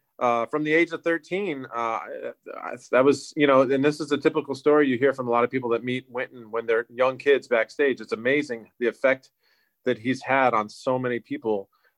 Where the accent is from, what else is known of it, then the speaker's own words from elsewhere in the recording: West Palm Beach, Florida, United States; I was born in Boynton Beach, Florida, and basically lived most of my days until the age of 18 in the greater West Palm Beach area and Lake Worth.